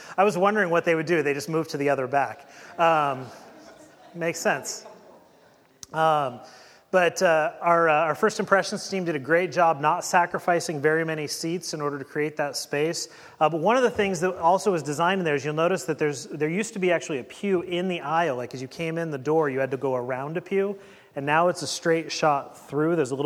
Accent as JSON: {"language": "English", "town": "Eugene", "region": "Oregon", "country": "United States", "tie": "born or raised there", "said": "I mean, I grew up in Eugene, right on the where the McKenzie and Willamette River are both kind of run through that Eugene-Springfield area."}